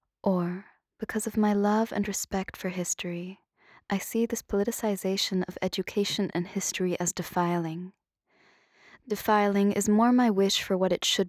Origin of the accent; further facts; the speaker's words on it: Israel; a list of little and large nudges I have felt over the years and growing up in Israel to think as a collective Israeli body.